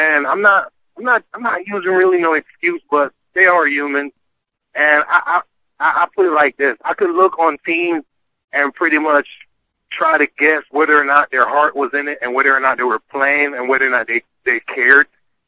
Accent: Jamaica; because I'm originally from Jamaica

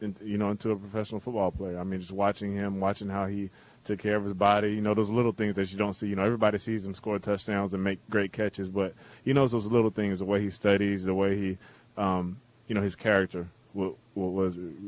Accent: South Carolina, United States; South Carolina, which is my home state

